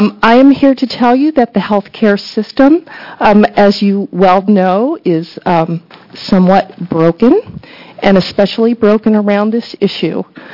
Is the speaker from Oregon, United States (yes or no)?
yes; Eugene, Oregon, United States; and I'm from the Eugene-Springfield area of Lane County.